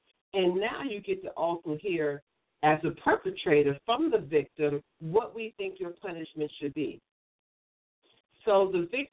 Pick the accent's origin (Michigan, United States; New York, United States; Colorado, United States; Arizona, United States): New York, United States; Liken it to myself when I was growing up in New York in the public schools. I love my public schools